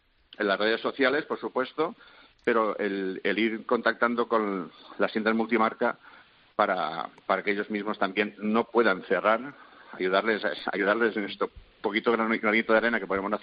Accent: Alcoy, Valencian Community, Spain; tampoco voy a apoyos en administraciones como en de donde somos nosotros, que somos de Alcoy, y no hay apoyos tampoco

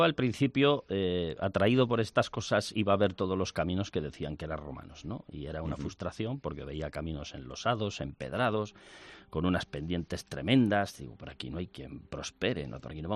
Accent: Burgos, Castile and León, Spain; No, mira, verás, yo soy de Burgos.

